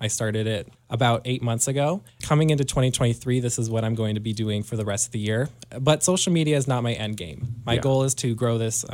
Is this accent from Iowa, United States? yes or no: no; Whitefish, Montana, United States; Well, I was born and raised in Whitefish, so I'm very outdoorsy at heart.